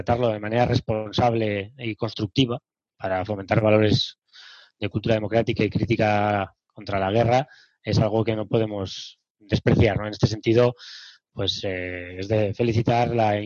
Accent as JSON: {"language": "Spanish", "town": "Mas de las Matas", "region": "Aragon", "country": "Spain", "tie": "born or raised there", "said": "yo también soy aragonés, mi madre bajo aragonesa y, bueno, con muchos vínculos con Zaragoza, entonces siempre que yo me crié, en mis primeros años de mi vida, pasaron en Mar de las Matas, Calanda"}